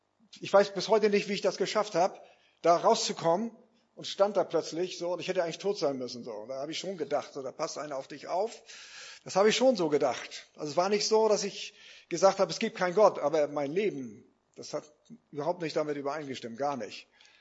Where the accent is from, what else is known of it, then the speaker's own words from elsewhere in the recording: Lauenburg, Schleswig-Holstein, Germany; das ist meine Heimatstadt hier. Ich bin in Lauenburg aufgewachsen. In der Berliner Straße erst und dann nachher in der Breslauer Straße.